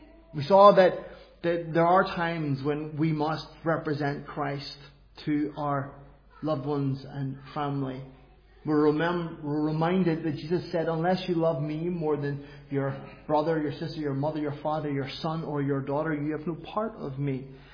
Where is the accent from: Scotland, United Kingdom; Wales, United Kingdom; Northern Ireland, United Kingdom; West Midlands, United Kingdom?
Northern Ireland, United Kingdom; I come from Northern Ireland.